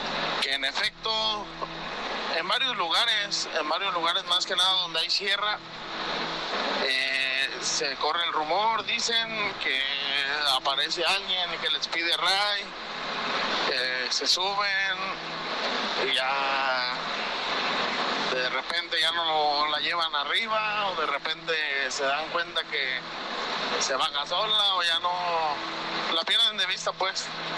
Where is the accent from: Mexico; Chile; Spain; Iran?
Mexico; Querétaro; soy trailero, soy de Querétaro.